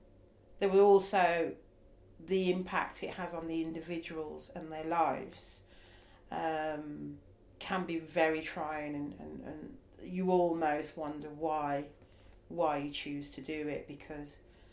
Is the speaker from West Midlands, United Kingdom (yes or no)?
yes; Birmingham, West Midlands, United Kingdom; because I come from Birmingham.